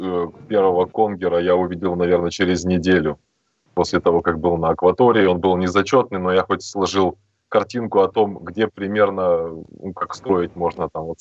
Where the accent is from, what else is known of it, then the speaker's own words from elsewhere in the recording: Feodosia, Crimea, Ukraine; Да, я из Феодосии, вот. Ну, в основном упор был на Черное море